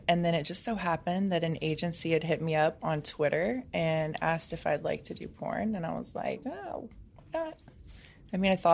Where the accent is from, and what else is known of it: Indiana, United States